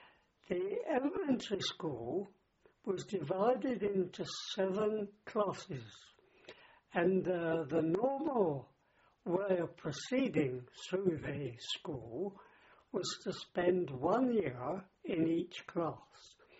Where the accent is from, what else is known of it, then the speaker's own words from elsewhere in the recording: Portsmouth, South East England, United Kingdom; born there; I was born in Portsmouth, which is a big naval town, on the 14th of August, 1910.